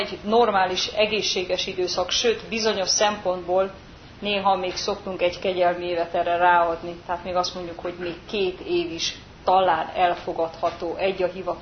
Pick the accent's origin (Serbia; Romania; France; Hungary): Hungary; Budapest; hát bár pesti gyerek vagyok